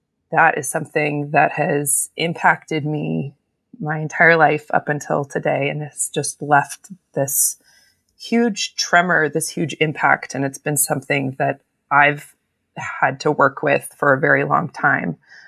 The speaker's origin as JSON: {"language": "English", "town": "Loyalton", "region": "California", "country": "United States", "tie": "born or raised there", "said": "I can just say, oh, I grew up near Lake Tahoe."}